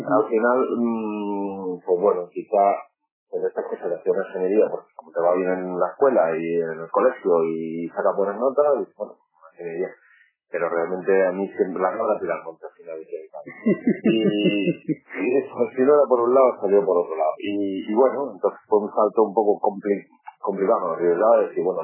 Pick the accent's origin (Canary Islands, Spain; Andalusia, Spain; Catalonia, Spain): Andalusia, Spain; Almería; also born or lived in Alicante; la ciudad de Almería, que es básicamente donde yo me he criado, aunque no nací allí, yo nací en Alicante y estuve viviendo hasta los 7 años más o menos allí. Pero mi familia, la mitad es de Granada y la otra mitad de Burgos.